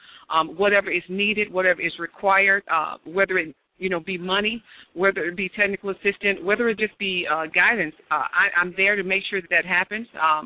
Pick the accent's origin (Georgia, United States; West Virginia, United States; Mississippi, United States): Mississippi, United States; now in Washington, United States; I'm from Washington, D.C. I'm a native of Mississippi, and I work with the Outreach and Advocacy Office.